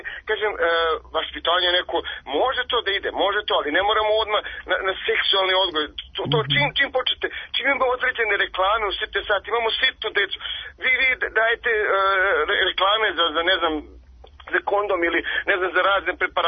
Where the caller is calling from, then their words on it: Subotica, Vojvodina, Serbia; ja sam isto zovem iz Subotice.